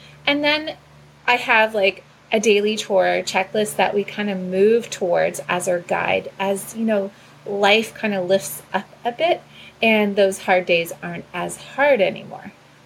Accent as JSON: {"language": "English", "region": "Nova Scotia", "country": "Canada", "said": "I'm from Nova Scotia, Canada, and have four children, about to be five, under 12."}